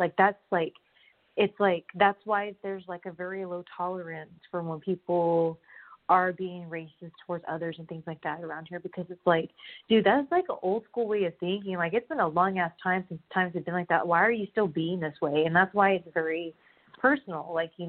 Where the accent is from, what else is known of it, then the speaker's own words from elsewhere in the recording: California, United States; and because I grew up in SoCal, at first I was like jaded about it